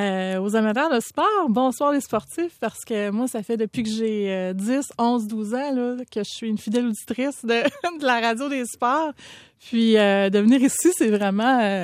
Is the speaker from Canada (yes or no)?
yes; Quebec, Canada; now in Montreal, Canada; Je viens de l'Estrie, mais en 99, okay. Je suis arrivée à Montréal pour le travail